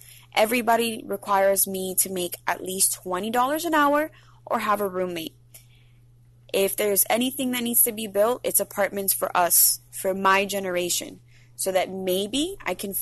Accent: Miami, Florida, United States; I am from Miami, Kendall to be specific.

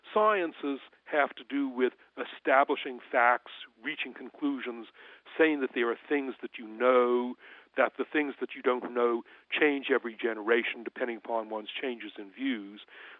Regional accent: United States; I grew up in the United States, and so I acquired the usual American views

